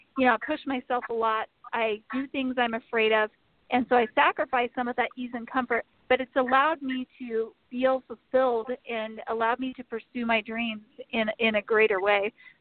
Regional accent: Twin Falls, Idaho, United States; also born or lived in Indiana; So I was actually born in Twin Falls, Idaho. I'm pretty much born and raised in Idaho. There was a couple years when I was a toddler that I lived in Indiana with my parents.

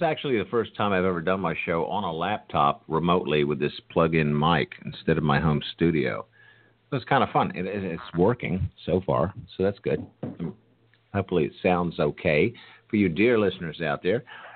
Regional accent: Columbus, Kansas, United States; I grew up in Columbus out there. It's not that far from you.

